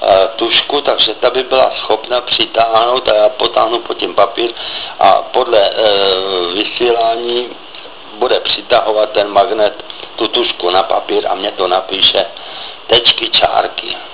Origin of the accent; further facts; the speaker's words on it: Poděbrady, Central Bohemian Region, Czechia; also born or lived in Mladá Boleslav; Já pocházím v podstatě z Poděbrad, kde jsem prožil válku, vlastně jsem se narodil v Boleslavi